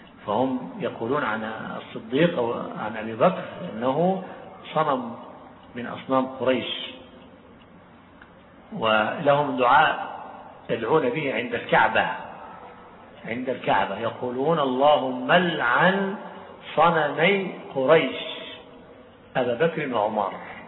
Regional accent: Egypt; والآن بلادنا مصر الآن ستفتح مجال التطبيع مع إيران بقوة

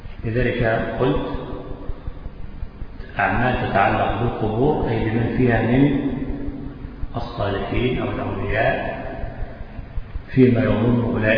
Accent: Egypt; تعلق عندنا في مصر الناس بقبر

